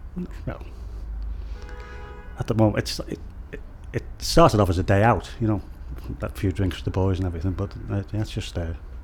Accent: Liverpool, North West England, United Kingdom; born there; I was born in Liverpool by the airport in Garston, but I've lived in Warrington now for 35 years. But it's only 11 miles away from where I was born, so yeah. I haven't changed my accent or anything like that.

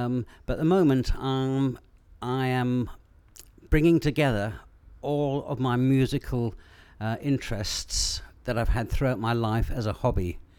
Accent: Twickenham, London, United Kingdom; I am 65 years old and I come from Twickenham.

